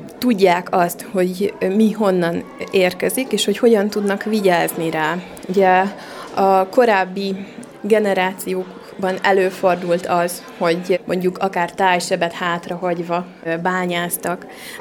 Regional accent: Miskolc, Borsod-Abaúj-Zemplén, Hungary; Én gyerekként itt laktam Komlóstetőn, és most a saját családommal is itt lakom

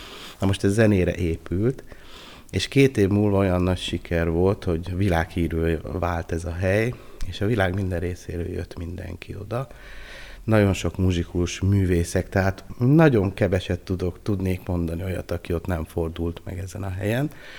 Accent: Hungary; Hát azért én magyar vagyok mindenféleképpen

